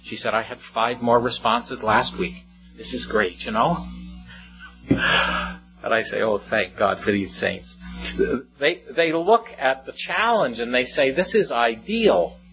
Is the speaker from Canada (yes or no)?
yes; St. Catharines, Ontario, Canada; I'm from St. Catharines, just, you know, a town across the lake.